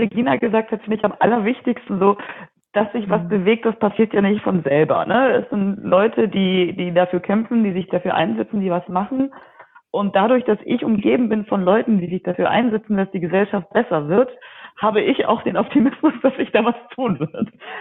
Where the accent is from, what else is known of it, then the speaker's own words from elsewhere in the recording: Baden-Württemberg, Germany; now in Berlin, Germany; ich bin ja Schwäbin, auch wenn man es nicht hört, ich bin ja eine Schwäbin in Berlin. und dass da, wo ich herkomme, am Bodensee